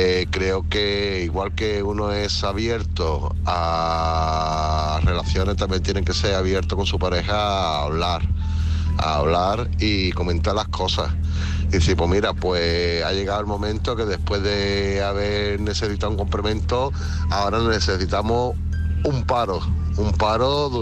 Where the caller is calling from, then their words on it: Málaga, Andalusia, Spain; de Málaga